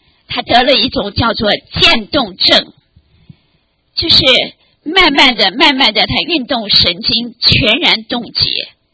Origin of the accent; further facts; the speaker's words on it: Taiwan; 在我们小时候，我们在台湾过春节的时候，总是要这样的来贴一些春联。